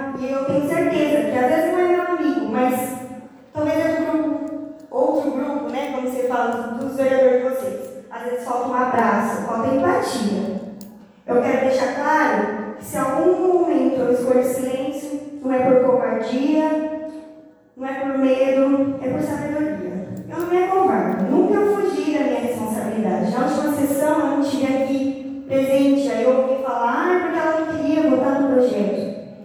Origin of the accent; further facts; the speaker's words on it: Brazil; mas que eu sou brasileira, e é um sonho meu